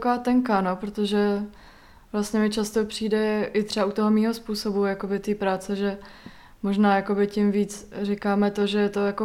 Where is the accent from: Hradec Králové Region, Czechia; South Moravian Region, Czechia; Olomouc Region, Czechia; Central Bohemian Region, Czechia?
Hradec Králové Region, Czechia; Hradec Králové; Vlastně pocházím taky z Hradce Králové